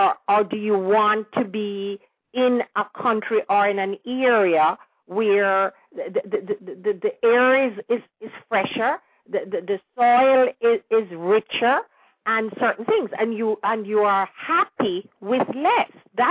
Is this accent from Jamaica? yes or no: yes; Kingston, Jamaica; I was speaking to one of my girlfriends in Canada who was born and raised in Kingston like me, and some things we can remember being flourishing in Kingston isn't there anymore.